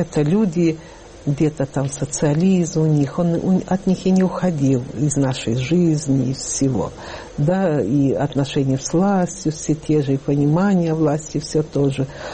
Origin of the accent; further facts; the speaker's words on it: Russia; now in Germany; видя, что я русская